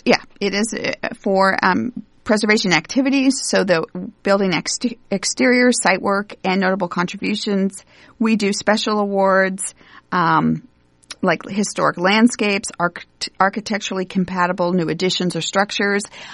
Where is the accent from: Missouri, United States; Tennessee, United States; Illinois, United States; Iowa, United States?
Iowa, United States; Ames; I would say that I grew up in Ames, but I didn't have a very good understanding of the history.